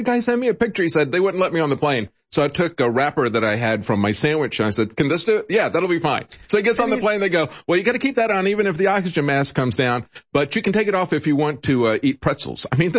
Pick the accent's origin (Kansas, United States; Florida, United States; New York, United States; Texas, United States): Florida, United States; And we did that for Cuba. I grew up in Florida.